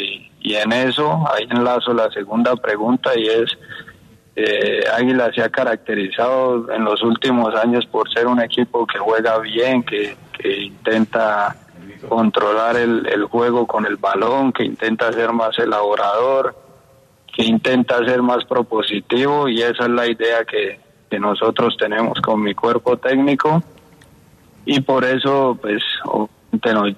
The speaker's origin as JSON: {"language": "Spanish", "town": "Bucaramanga", "region": "Santander", "country": "Colombia", "tie": "born or raised there", "also_born_or_lived": "Manizales", "said": "yo soy criado en Bucaramanga, nací en Manizales, pero muy pequeño llegué a Bucaramanga, y allá me crié"}